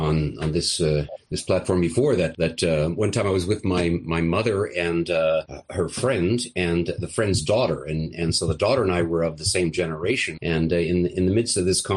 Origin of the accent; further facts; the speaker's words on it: Canada; As a Canadian, we're really big on politeness and so on.